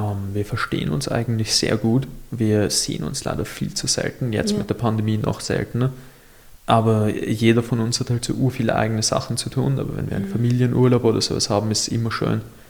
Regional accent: Mauerbach, Lower Austria, Austria; ich komme ja aus Mauerbach, das ist, ja. Die, kennst du das, direkt an der Grenze zu Wien?

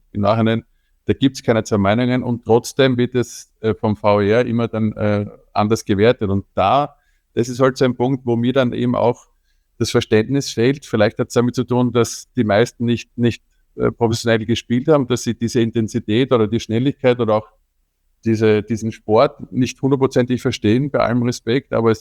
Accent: Austria; Mir kommt vor, wir haben einfach auch bei uns in Österreich, und da nehme ich mich damals auch nicht aus

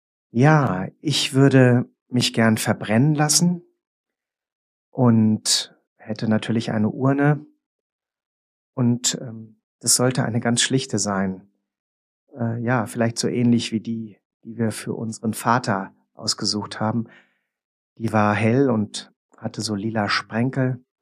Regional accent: Marburg, Hesse, Germany; ich werde 61 Jahre alt, ich komme aus Marburg, lebe da jetzt seit 36 Jahren

